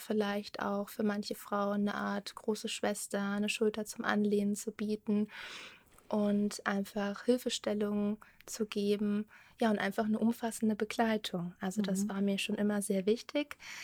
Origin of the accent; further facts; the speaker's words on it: Kassel, Hesse, Germany; ich komme ursprünglich aus Hessen, aus Kassel